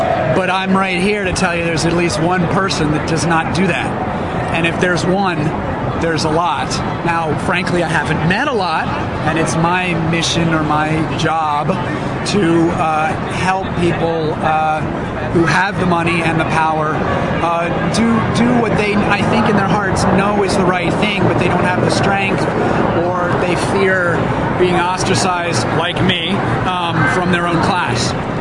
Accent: New York, United States; Well, I was born and bred on the Upper East Side.

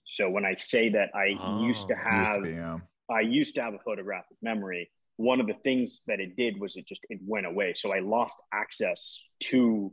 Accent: India; I wasn't born in America. I grew up mainly outside of America. I'm South Asian Indian.

